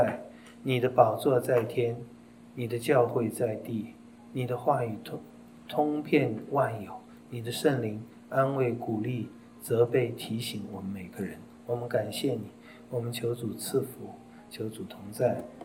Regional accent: China; 但我们中国人讲的更妙，我们中国人讲是有文字了

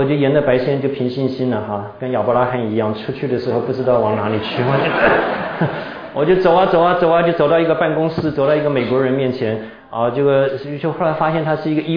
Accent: Tainan, Taiwan; moved away as an adult; now in United States; 他曾经在台湾，就在我的老家台南啊服过役的。他一听我是台南人

